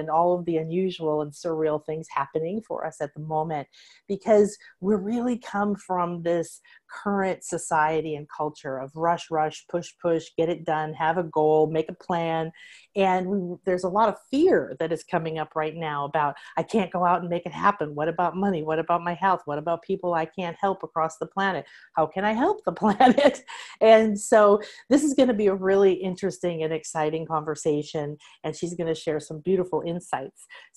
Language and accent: English; Midwest, United States; because I know I grew up in the Midwest and in America with that good, hardworking Scandinavian and German family